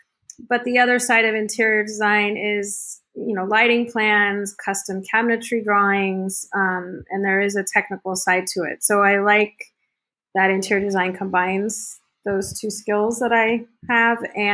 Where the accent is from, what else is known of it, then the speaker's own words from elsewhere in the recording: San Diego, California, United States; because growing up in San Diego, I always had taken Spanish classes, so didn't know any German.